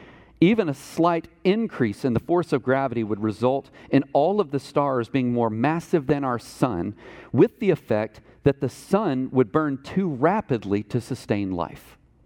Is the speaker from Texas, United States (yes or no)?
yes; Texas, United States; And I'm like, we're from Texas.